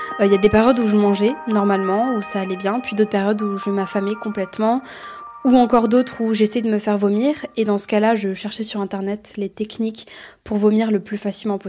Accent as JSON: {"language": "French", "town": "Metz", "region": "Grand Est", "country": "France", "said": "j'ai 21 ans, je viens de Metz, dans le Grand Est."}